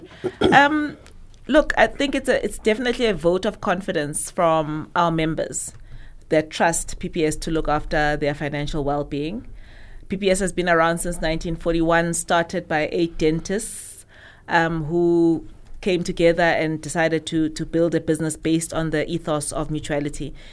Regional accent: Durban, KwaZulu-Natal, South Africa; now in Johannesburg, South Africa; I'm a Highlands North girl. but I grew up in Durban, came to Johannesburg to study.

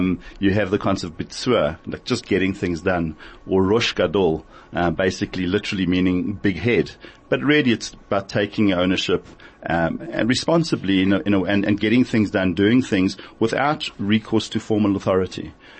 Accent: Brakpan, Gauteng, South Africa; I grew up in Brakpan and I went to Brenthurst Primary School.

